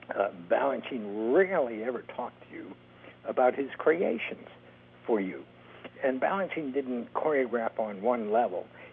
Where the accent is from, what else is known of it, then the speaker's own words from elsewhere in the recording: Queens, New York, United States; I grew up in Queens. I was a guy who was chased, and I used to chase other people. That's how we used to do things on the streets of Queens.